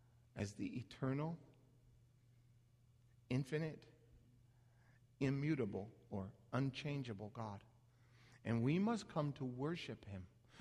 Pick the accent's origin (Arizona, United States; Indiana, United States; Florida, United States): Arizona, United States; Phoenix; growing up in Phoenix, Arizona, I've lit many of fires in the desert.